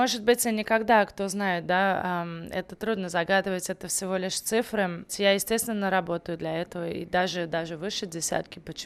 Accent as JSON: {"language": "Russian", "town": "Samara", "region": "Samara Oblast", "country": "Russia", "moved": "yes", "said": "Я из Самары, но как бы давно уже уехала."}